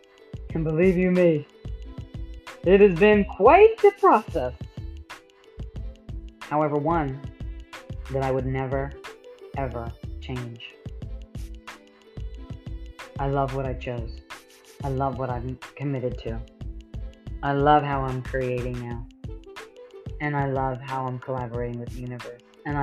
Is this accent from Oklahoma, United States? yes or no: no; New York, United States; also born or lived in California; And I'm from California and I did that. Or at least I lived in California for 20 years. Actually from New York, since I'm talking about not lying.